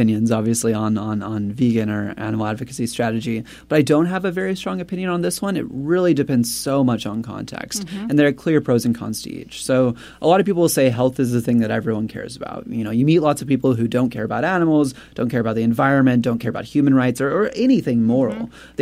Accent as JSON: {"language": "English", "region": "the South", "country": "United States", "said": "Yeah, and I'm from the South, so, you know, sunflower seeds"}